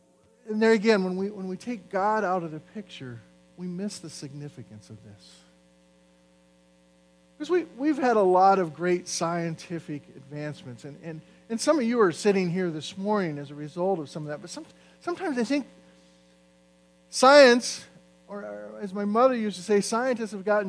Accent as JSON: {"language": "English", "region": "Indiana", "country": "United States", "tie": "born or raised there", "said": "growing up in Indiana, and Jim's from Indiana"}